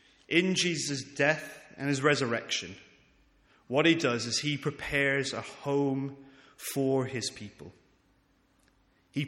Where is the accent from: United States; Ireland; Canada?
Ireland; being an Irishman and knowing of the near million Irish people that went through